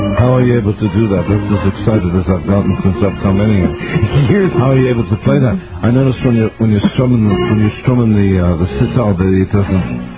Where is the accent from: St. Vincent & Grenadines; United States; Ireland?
Ireland; Oh, you're in my home country.